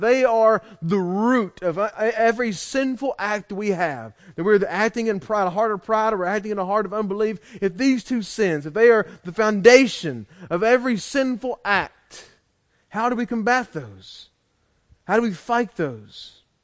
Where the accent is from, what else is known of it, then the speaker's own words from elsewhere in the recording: Louisiana, United States; Doesn't matter that we're Americans, doesn't matter that we're from Louisiana and we're hashtag Louisiana strong